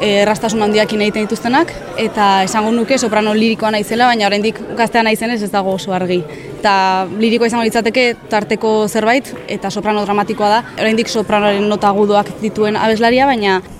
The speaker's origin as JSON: {"language": "Basque", "town": "Vitoria-Gasteiz", "region": "Basque Country", "country": "Spain", "said": "Ni oraintxe bertan Donostiko kontserbatorioan nago ikasten kantu lirikoa, baina Gasteizen hasi nintzen, ni Gasteizkoa naiz"}